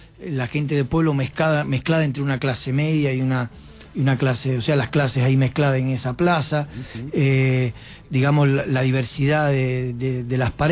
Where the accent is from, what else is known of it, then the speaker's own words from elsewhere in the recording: Cuba; le dije, soy cubano